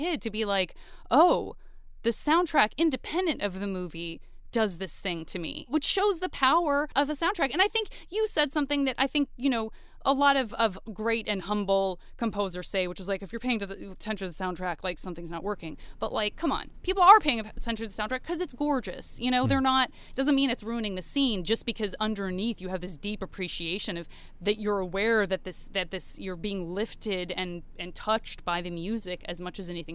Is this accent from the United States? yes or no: yes; Tucson, Arizona, United States; I'm a kid from Tucson, and I would listen to the soundtrack.